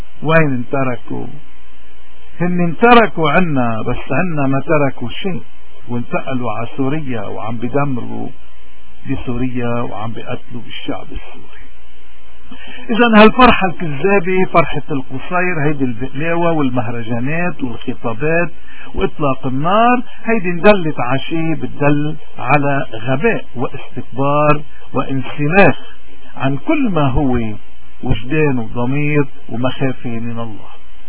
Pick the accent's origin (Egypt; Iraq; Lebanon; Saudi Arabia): Lebanon; وفهموا هالعالم كله انه نحن كلبنانيين مش قادرين نقتلع هذا السرطان